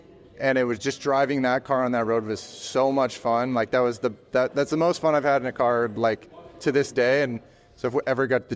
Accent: Whistler, British Columbia, Canada; I grew up in Whistler, so I grew up skiing.

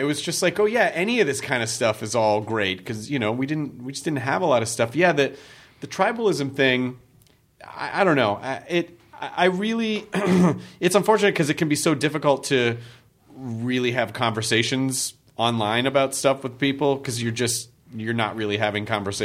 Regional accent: Memphis, Tennessee, United States; I was in, when I grew up in Memphis, I was in a lot of my nerddom really revolves around one teacher that I had who was the math teacher.

